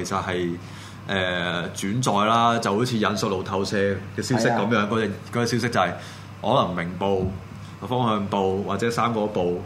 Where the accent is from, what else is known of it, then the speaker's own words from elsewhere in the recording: Hong Kong; 我作為一個香港人，呢個乜水咧？